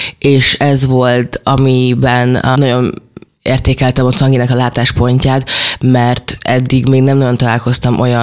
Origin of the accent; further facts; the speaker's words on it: Hungary; mindkét szülőm kínai, és itt születtem Magyarországon, itt nőttem fel